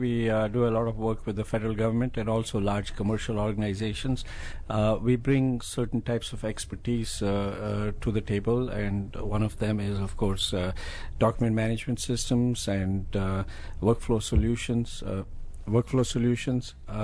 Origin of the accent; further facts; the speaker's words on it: India; Well, you know, in where I come from, I come from India, everything is extremely competitive.